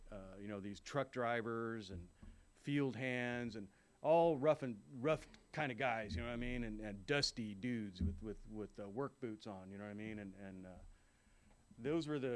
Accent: Oxnard, California, United States; born there; So I was born in Oxnard, California, which where the sewer meets the sea.

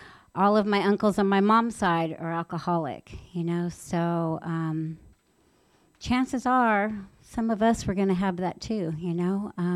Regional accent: San Diego, California, United States; also born or lived in Pennsylvania; my parents and I were all born in Pennsylvania. And so I'm from the East Coast, but my dad was in the Navy, and you know, like any good Navy man, he was stationed in San Diego. So when I was very young, we came here.

